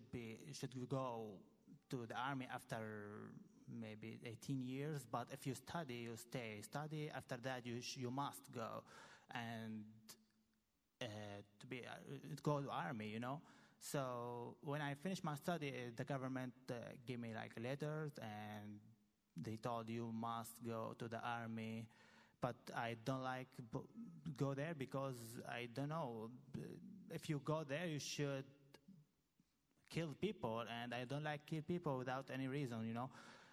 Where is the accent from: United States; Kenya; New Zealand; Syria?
Syria; Homs, Homs Governorate; English is a second language; I'm from Syria, from Homs. I'm 27 years old.